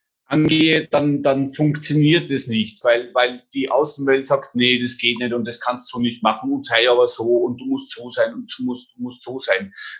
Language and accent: German; Austria; also nicht den österreichischen Dialekt, ich bin ja Österreicher